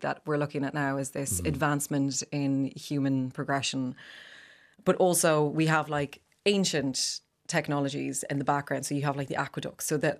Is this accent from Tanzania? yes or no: no; Ireland; We shot through the summer, so being Irish, I was not ready for the heat.